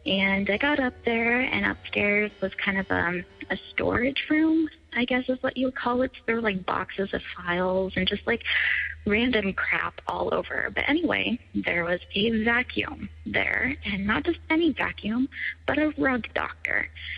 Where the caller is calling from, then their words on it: Lincoln, Nebraska, United States; I'm calling from Lincoln, Nebraska